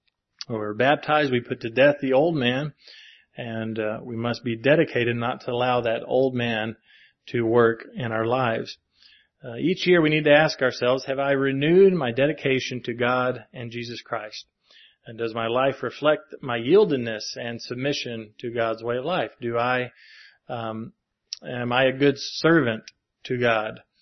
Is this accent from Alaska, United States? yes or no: no; Kentucky, United States; moved away as an adult; I'm from Kentucky, and this is where I grew up. I lived there for 27 years. Now I've lived here for whatever.